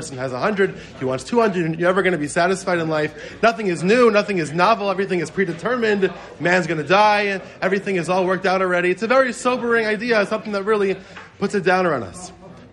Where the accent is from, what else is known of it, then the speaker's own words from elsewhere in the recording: New York City, New York, United States; I think about growing up in Queens.